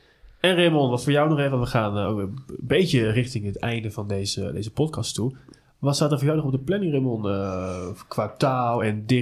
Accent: Netherlands; Maar ook wij als Nederlanders, terwijl we echt geen idee hadden waar dat liedje over ging

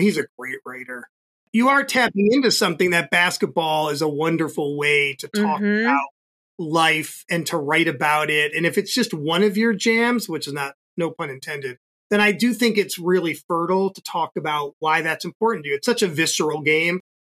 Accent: New York, United States; So I am not a New Yorker who hates the Bulls.

